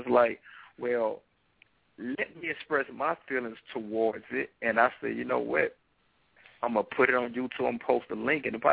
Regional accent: Atlanta, Georgia, United States; I'm just like, man, these little girls in Atlanta, you know, I'm from Atlanta, so this twerking, we've been doing this twerking like forever.

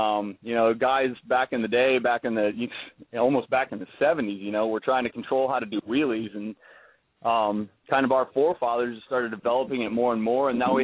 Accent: Decatur, Indiana, United States; moved away as an adult; also born or lived in Flint, United States; I grew up in Decatur, Indiana. My family's got about a 2,000-acre farm down here, and Very, very faith-based. I moved up to Flint, Michigan to go to college

